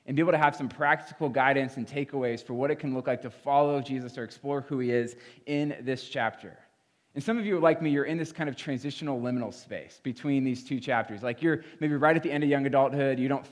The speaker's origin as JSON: {"language": "English", "town": "Bellevue", "country": "United States", "tie": "born or raised there", "said": "In the end, it led me right back to my hometown of Bellevue, and I moved back here at 22 years old as a young adult."}